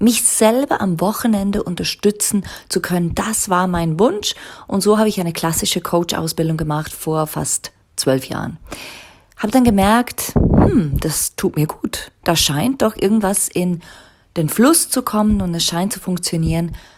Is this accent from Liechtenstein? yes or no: yes; Liechtenstein; also born or lived in Zurich; ging dann nach Zürich, ich bin ja aus Liechtenstein ursprünglich, ging nach Zürich, habe meine vierjährige Übersetzerausbildung gemacht und habe dann gemerkt, ich will wieder zurück nach Liechtenstein.